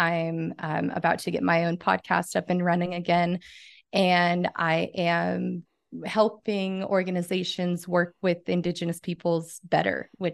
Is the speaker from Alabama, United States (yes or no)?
no; Farmington, New Mexico, United States; I am a citizen of the Navajo Nation. I am originally from Farmington, New Mexico, which is a border town on the edge of the Navajo Nation.